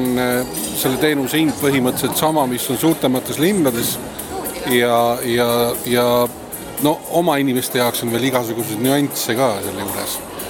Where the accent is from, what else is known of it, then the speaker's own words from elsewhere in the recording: Virtsu, Pärnu County, Estonia; now in Muhu, Estonia; Ma olen Virtsust pärit ja ma elan Muhus ja mul ei ole konflikti mitte kuidagi pidi, et Muhus on mind omaks võetud